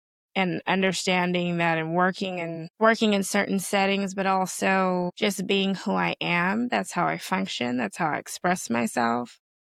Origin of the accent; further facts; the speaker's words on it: Los Angeles, California, United States; I am from Los Angeles. I did used to ride up and down the Shaw.